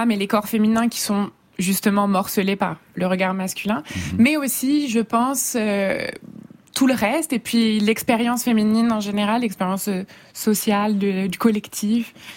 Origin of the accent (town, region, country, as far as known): France